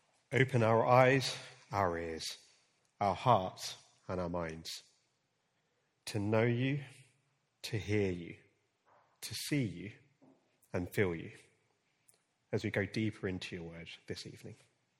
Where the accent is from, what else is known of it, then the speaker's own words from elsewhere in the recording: West Croydon, London, United Kingdom; also born or lived in Purley; I'm a Croydon boy. I was born and bred in West Croydon, grew up 2 minutes away from Sellers Park, went to Ecclesbourne Primary School, and then moved to Purley just before I turned to a teenager, and then went to Coulston High.